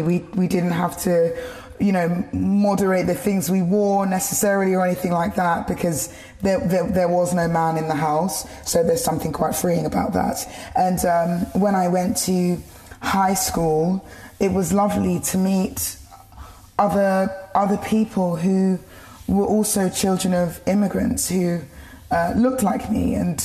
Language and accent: English; Tower Hamlets, London, United Kingdom; born or raised there